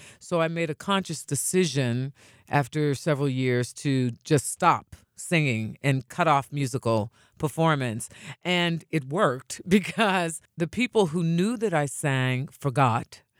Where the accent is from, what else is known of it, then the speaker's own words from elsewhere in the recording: Homestead, Pennsylvania, United States; from my hometown of Homestead, I didn't know that.